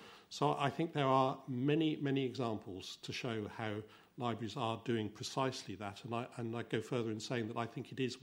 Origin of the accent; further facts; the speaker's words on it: Nottingham, East Midlands, United Kingdom; I come from Nottingham